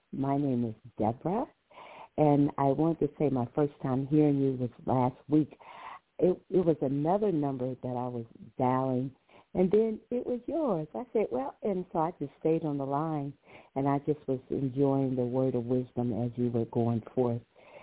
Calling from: Ohio, United States

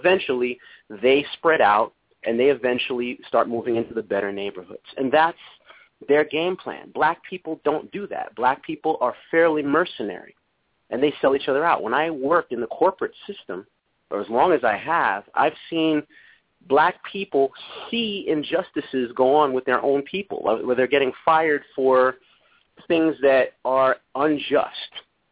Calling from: Connecticut, United States; from Connecticut, sir.

